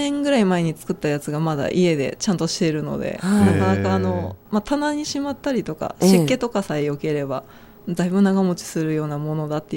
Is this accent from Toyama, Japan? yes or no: no; Kanagawa, Japan; 某地元の神奈川県の某球団を応援してはいるんですが